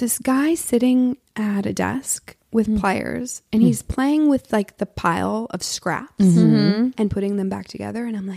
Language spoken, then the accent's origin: English; Portland, United States; moved away as an adult; now in Los Angeles, United States; I'm from Portland, born and raised, and then I moved out here when I was 18 for college.